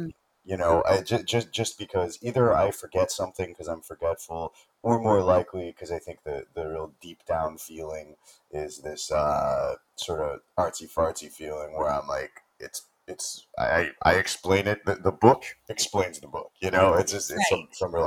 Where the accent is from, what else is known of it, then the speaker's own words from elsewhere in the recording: Chicago, Illinois, United States; now in Florida, United States; I'm from Chicago. I lived there most of my life, and now I live in Florida